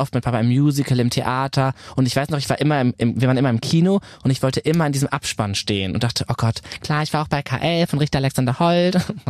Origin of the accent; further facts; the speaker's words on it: North Rhine-Westphalia, Germany; Und ich bin ja aus dem Ruhrgebiet und es gab ganz oft diese Friseure Unisex.